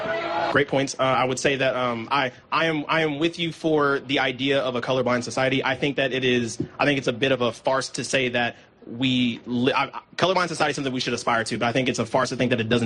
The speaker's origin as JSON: {"language": "English", "country": "United States", "said": "I'm an American, and I'm going to use my mental energy to say, despite all of that, I get to succeed and flourish and prosper as a black American at the University of Tennessee."}